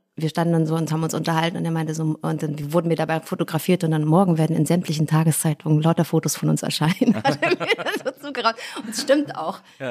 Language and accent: German; Thuringia, Germany; accent: Thuringian; Logisch. Na klar, richtigen Singsang hatte ich noch.